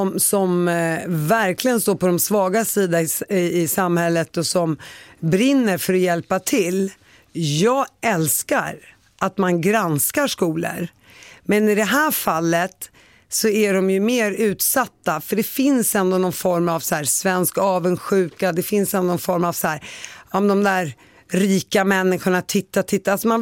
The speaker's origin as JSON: {"language": "Swedish", "country": "Palestine", "lives_now": "Sweden", "said": "jag är helt palestinier"}